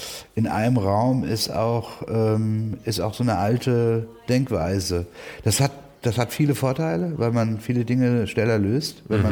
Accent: Frankfurt, Hesse, Germany; Also ich komme aus einer Kleinstadt wie Frankfurt, da kennt man Leute

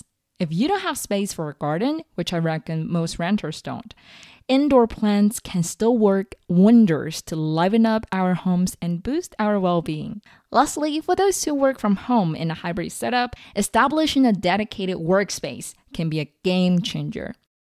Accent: China; moved away as an adult; I'm originally from China, where I spent the first 21 years of my life.

